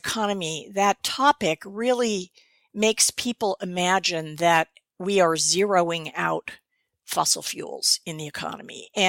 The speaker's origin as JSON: {"language": "English", "region": "California", "country": "United States", "tie": "born or raised there", "said": "I would have to say in the Sierras. I was raised in California."}